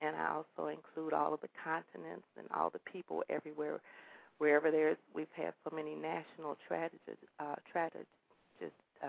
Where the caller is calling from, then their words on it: Chicago, Illinois, United States; I'm calling from Chicago, Illinois.